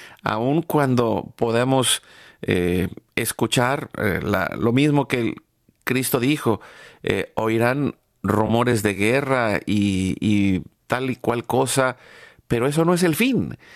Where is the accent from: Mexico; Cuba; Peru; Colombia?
Mexico; moved away as an adult; En México, nosotros vivimos, nacimos en México, vivimos allá muchos años